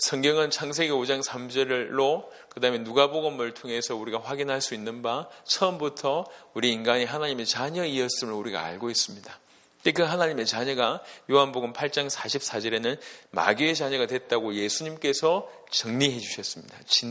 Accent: Masan, South Gyeongsang, South Korea; 저는 고향이 저 경상도 마산이 고향입니다. 어릴 때 굉장히 가난하게 자랐습니다.

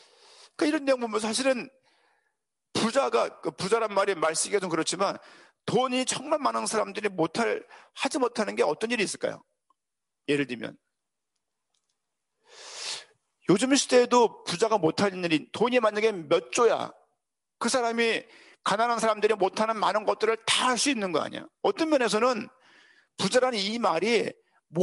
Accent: Seoul, South Korea; 제가 서울시 끝자락에 있는 은평구 수색에서 태어나고 자랐는데요.

